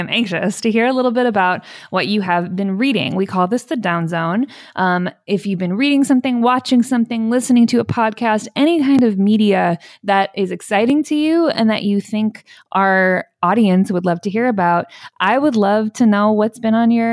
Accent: Ohio, United States; But the author is from very close to where I grew up outside of Cleveland, Ohio.

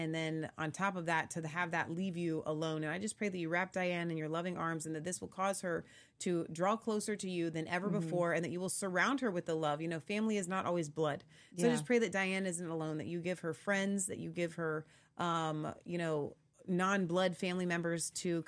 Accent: Cincinnati, Ohio, United States; we're from Cincinnati and the big thing is, you know, the Pittsburgh Steelers versus the Bengals.

